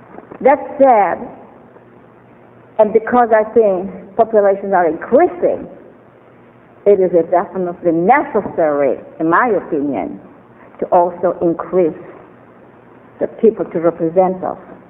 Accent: France; also born or lived in New York City; now in West Lynn, United States; I lived in West Lynn since 1959. I came from New York City. Actually, I came from France.

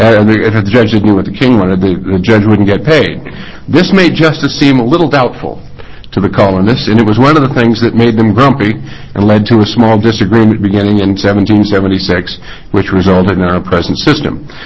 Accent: Ireland; I'm Irish, so the better part of England is a debatable proposition.

